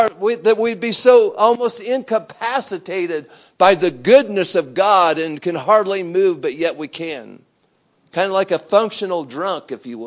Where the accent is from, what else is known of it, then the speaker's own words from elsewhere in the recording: Wyoming, United States; We're from Wyoming.